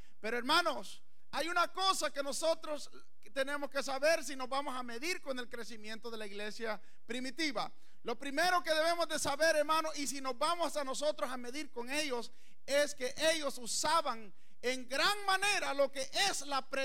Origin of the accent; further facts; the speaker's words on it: El Salvador; yo ya me crecí en El Salvador con un gran montón de ideas diferentes.